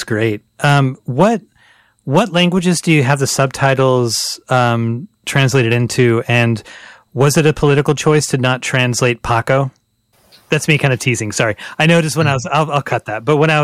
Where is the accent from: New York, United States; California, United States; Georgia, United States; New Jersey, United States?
California, United States; Growing up in California, I was like mostly speaking with folks from Central America and folks from Mexico